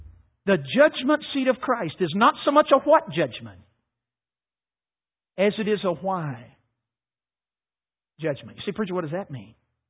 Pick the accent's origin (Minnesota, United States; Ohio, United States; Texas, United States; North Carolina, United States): North Carolina, United States; Now, listen, I'm from North Carolina, so it took me a while to put two and two together.